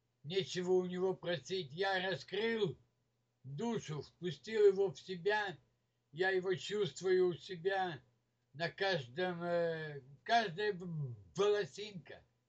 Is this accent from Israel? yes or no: yes; Israel; Я алкоголик из Израиля